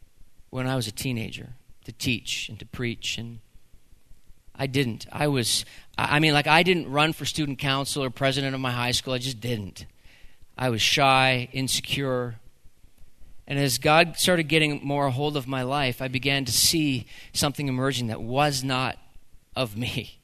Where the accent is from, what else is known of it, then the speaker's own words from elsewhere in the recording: Canada; we're Canadian and we're humble